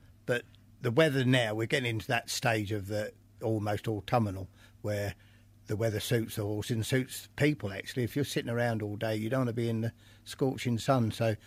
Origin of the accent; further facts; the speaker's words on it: East of England, United Kingdom; I come from East Suffolk originally